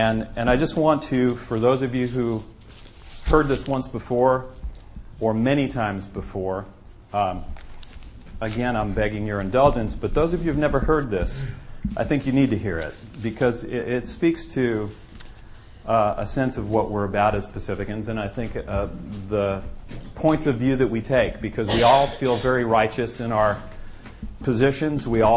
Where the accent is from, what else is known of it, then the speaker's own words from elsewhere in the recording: Jersey City, New Jersey, United States; now in Houston, United States; I'm from Jersey City, which which was my favorite town, and my I still, you know, consider myself a Jersey guy who just happened to be sent to Houston by the oil business